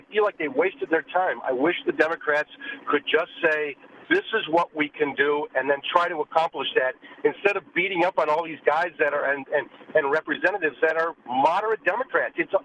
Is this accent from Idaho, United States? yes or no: no; Madison, Wisconsin, United States; even though I grew up in Madison and I really love Mark Pocan